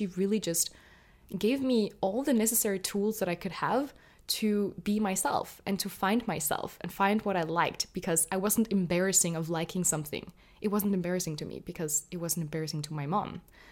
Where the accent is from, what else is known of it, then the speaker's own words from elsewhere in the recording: Denmark; I grew up in Denmark with the culture that I did, and that I grew up in an atheist household